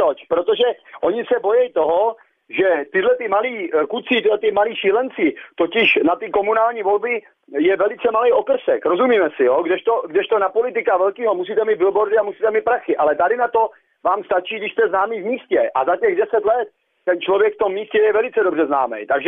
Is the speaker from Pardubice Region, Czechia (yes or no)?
yes; Pardubice, Pardubice Region, Czechia; To znamená, že chci říct, že tam třeba u nás v Pardubicích jsou kauzy, které jsou dneška nevyřešené